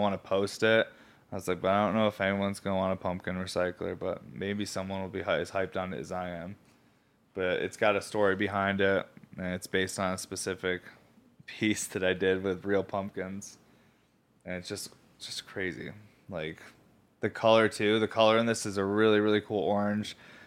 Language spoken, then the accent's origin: English; East Coast, United States; Now, a lot of people I know growing up on the East Coast, a lot of our family, especially grandparents, would have like antiques in their house and stuff